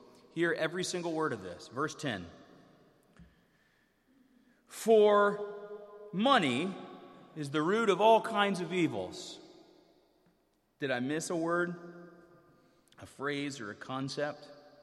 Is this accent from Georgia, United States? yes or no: no; North Carolina, United States; I could say hillbilly. I'm from Western North Carolina.